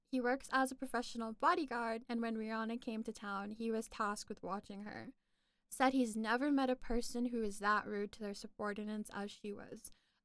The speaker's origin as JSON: {"language": "English", "town": "Nashville", "region": "Tennessee", "country": "United States", "said": "I'm from Nashville, and she was, of course, a legend."}